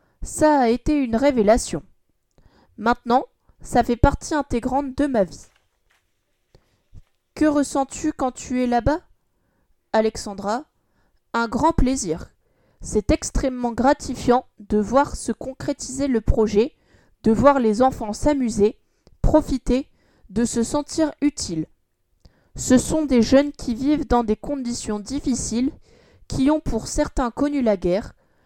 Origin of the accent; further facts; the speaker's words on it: Clamart, Île-de-France, France; Je suis née dans les Hauts-de-Seine à Clamart et j'y ai grandi, mais mes deux parents sont arméniens et je baigne dans cette culture depuis toujours. Je parle la langue, je fais de la danse arménienne, je suis proche de la communauté.